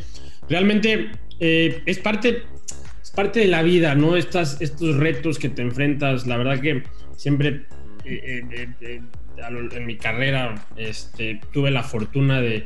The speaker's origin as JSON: {"language": "Spanish", "country": "Mexico", "moved": "as an adult", "said": "Realmente muchas veces me pude haber quedado en donde estaba, ya sea en mi país, México, o tener una estabilidad"}